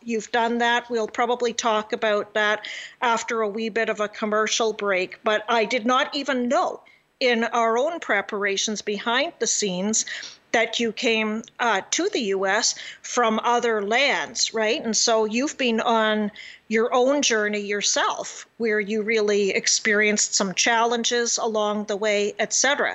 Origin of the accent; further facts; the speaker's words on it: Canada; As a Canadian, we both see the U.S. news and stations as well as the Canadian, right?